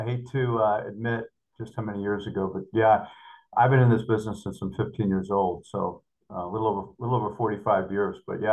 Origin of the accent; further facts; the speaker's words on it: Northeast, United States; Like a kid growing up in the Northeast where most folks didn't even have central air conditioning back where I grew up in those days in the late 70s, early 80s.